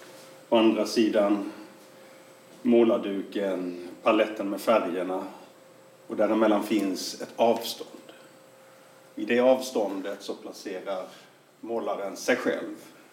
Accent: Karlskrona, Blekinge, Sweden; jag är från Karlskrona, jag har tillbringat mycket tid i Karlskrona, jag har ett ställe ute på Knösö

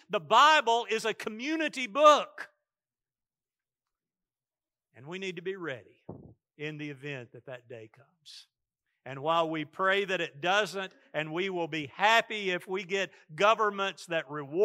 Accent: United States; And if I think I'm safe because I'm an American and I'm under the Constitution

